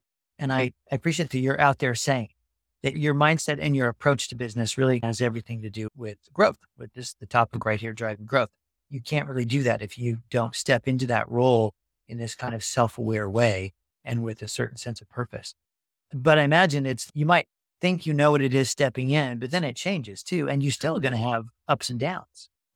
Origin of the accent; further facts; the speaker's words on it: California, United States; I grew up here in the Bay Area. I've been, you know, surrounded by Silicon Valley forever.